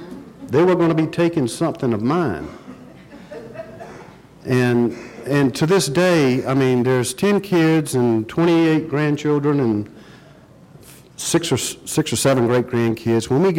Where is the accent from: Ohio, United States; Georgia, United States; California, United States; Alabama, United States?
Georgia, United States; Augusta; But I was raised in Augusta, Georgia. I come from a large Catholic family. There were 10 kids in my family.